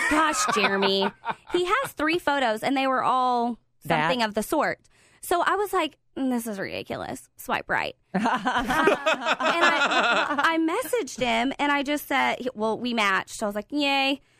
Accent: Fort Worth, Texas, United States; I just said, hey, I'm from Fort Worth.

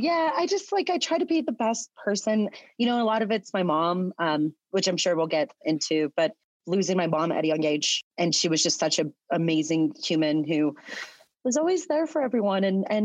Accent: Santa Fe, New Mexico, United States; born there; I was born in Santa Fe. My family is from Pecos / Mora / San Juan, San Jose, kind of in that area.

